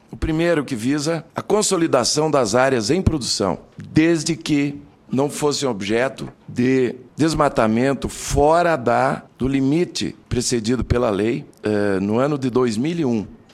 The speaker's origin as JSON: {"language": "Portuguese", "region": "Mato Grosso", "country": "Brazil", "said": "eu venho do estado do Mato Grosso, onde eu atuo na área de produção agropecuária."}